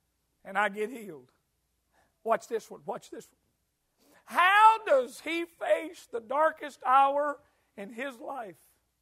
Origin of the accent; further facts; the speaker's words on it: Arkansas, United States; Now, I'm from Arkansas, you're from Georgia.